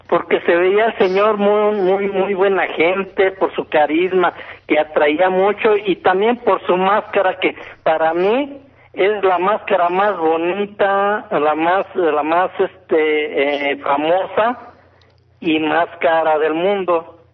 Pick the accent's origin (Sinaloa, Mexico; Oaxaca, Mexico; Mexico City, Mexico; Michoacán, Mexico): Michoacán, Mexico; Panindícuaro; cuando yo estuve en mi pueblo que se llama Panindícuaro, Michoacán